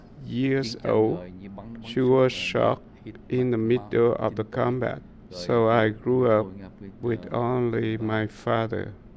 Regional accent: Vietnam; So, I was born in Vietnam. Growing up in Vietnam, I really love it.

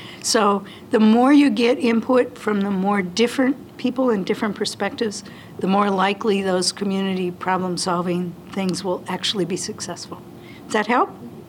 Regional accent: Mapleton, United States; I grew up in Mapleton, and it's kind of a unique place.

